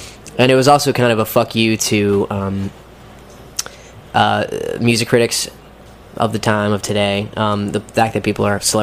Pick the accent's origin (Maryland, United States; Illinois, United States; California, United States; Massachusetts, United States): Massachusetts, United States; Boston; born or raised there